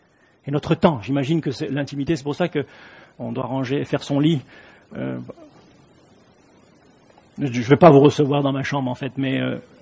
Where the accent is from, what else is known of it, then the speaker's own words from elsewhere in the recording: France; On imagine en tant que Français qu'il faut nécessairement entrée, plat, salade, fromage et dessert